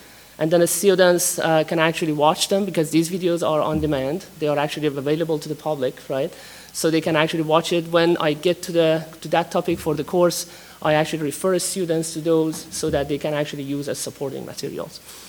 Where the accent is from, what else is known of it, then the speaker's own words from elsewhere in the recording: Iran; moved away as an adult; now in United States; And I came here 2008 from Iran. I'm originally from Iran.